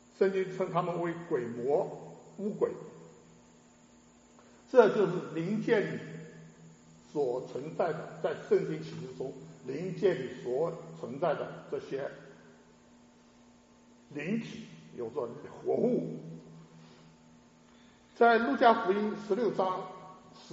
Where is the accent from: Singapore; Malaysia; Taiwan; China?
China; 这是我们中国人都经常会有这样的说法